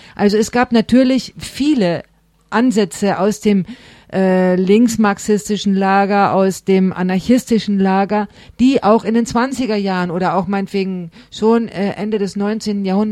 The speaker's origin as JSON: {"language": "German", "country": "Germany", "said": "das ist meine Meinung als Deutsche, dass es so ist"}